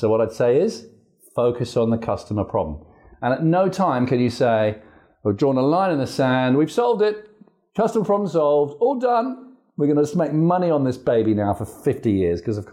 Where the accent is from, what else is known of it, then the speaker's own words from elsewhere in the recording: England, United Kingdom; moved away as an adult; also born or lived in Singapore; now in Perth, Australia; I came here 20 years ago as a school teacher from England. You can probably tell from my accent.